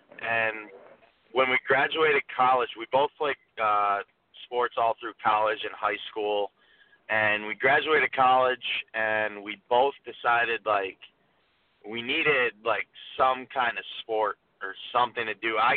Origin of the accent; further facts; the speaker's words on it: Scranton, Pennsylvania, United States; And I'm from Scranton.